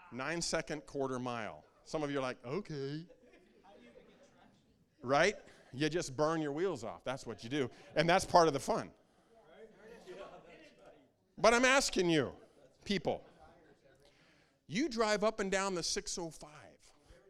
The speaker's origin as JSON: {"language": "English", "region": "Midwest", "country": "United States", "tie": "born or raised there", "said": "You know, I grew up in the Midwest, and we went to school in Chicago."}